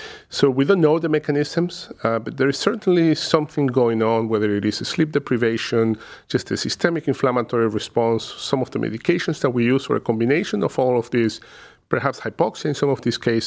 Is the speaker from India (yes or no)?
no; Caracas, Capital District, Venezuela; moved away as an adult; now in United States; originally from Caracas, Venezuela, where I completed my medical training. I came to the U.S. back in 98 to do further training in neurology